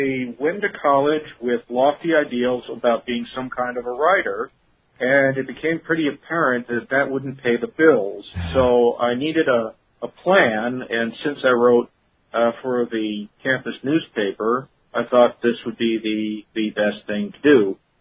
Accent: Philadelphia, Pennsylvania, United States; also born or lived in Indiana / Chicago; I grew up in Philadelphia, went to college out in the Midwest, first in Indiana and then in Chicago. Started work as a reporter in eastern Pennsylvania

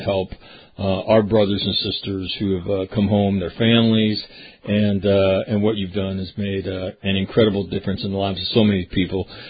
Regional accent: California, United States; And then I grew up in Northern California, so I was a 49er Raider fan

